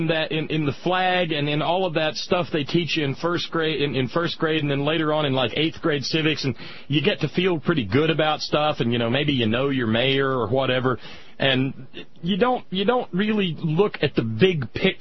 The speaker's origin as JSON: {"language": "English", "town": "Toronto", "region": "Ontario", "country": "Canada", "said": "Oh, no, yeah, I'm from Toronto."}